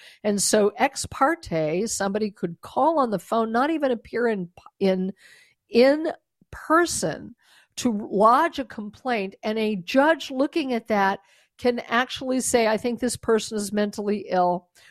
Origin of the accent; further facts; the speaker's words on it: Denver, Colorado, United States; I'm a native Coloradan. I was born and raised in Denver and then lived all over the country in various places, and Denver will always be my hometown.